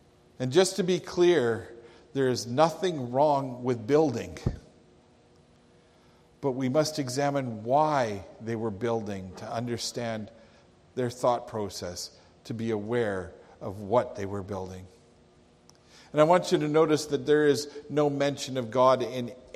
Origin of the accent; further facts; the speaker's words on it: Calgary, Alberta, Canada; I remember growing up in Calgary.